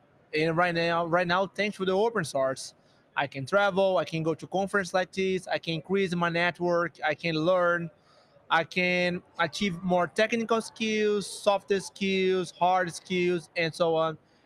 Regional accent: Brazil; now in Portugal; I'm from Brazil. Right now I live in Portugal.

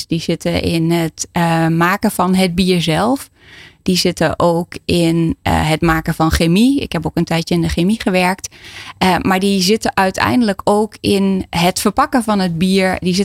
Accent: Enschede, Overijssel, Netherlands; Nou, ik ben al geboren en getogen in Enschede.

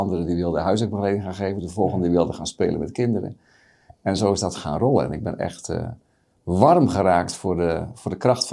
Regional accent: Rotterdam, South Holland, Netherlands; Ik kom uit Rotterdam.

